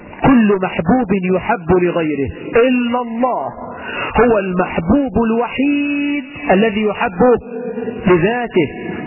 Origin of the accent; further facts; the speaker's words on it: Egypt; اللهم اجعل بلدنا مصر آمنة مطمئنة رخاء سخاء وسائر بلاد المسلمين.